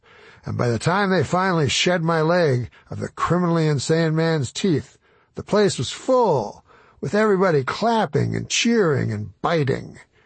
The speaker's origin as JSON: {"language": "English", "country": "Canada", "said": "I was one of them, but only technically, because I was from Canada."}